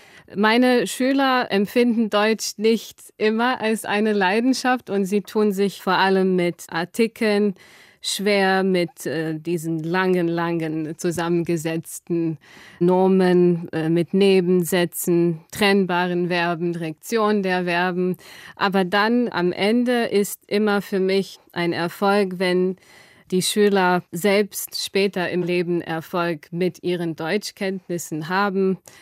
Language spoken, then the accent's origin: German; Zagreb, City of Zagreb, Croatia; German is a second language; Ich komme aus Kroatien, aus der Hauptstadt Zagreb und bin als Deutschlehrerin an einer Grundschule und an einem Gymnasium in Zagreb tätig.